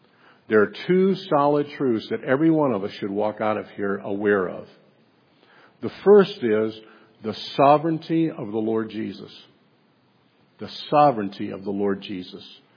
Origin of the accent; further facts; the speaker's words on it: Ohio, United States; If I said to you … I grew up in Ohio, and I owned a pool hall, and I married … All of that's true.